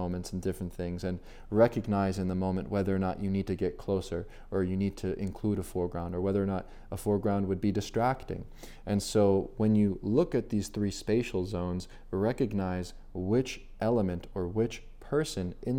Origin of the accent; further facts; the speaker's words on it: Philadelphia, Pennsylvania, United States; And so here in my hometown, Philadelphia, I returned to the same street over and over again to practice layering.